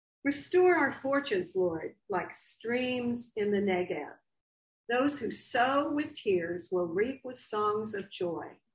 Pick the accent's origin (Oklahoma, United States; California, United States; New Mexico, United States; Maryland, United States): New Mexico, United States; Albuquerque; So Candy mentioned New Mexico last week, and I grew up in Albuquerque.